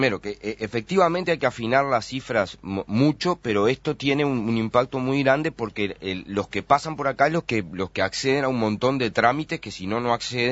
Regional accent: Uruguay; tenemos que asumir un cambio cultural como uruguayos

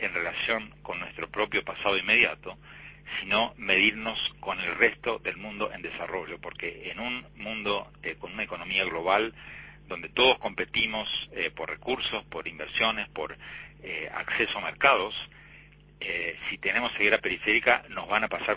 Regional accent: Argentina; now in United States; mismo en Estados Unidos, donde vivo desde que me fui de Argentina en 1976

